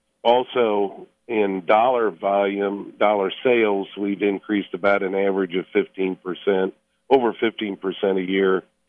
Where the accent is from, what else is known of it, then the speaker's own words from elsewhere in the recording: Indiana, United States; plus I'm from Indiana originally